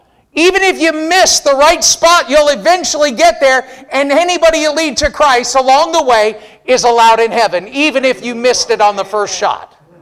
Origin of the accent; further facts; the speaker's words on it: United States; We're not German, we're American.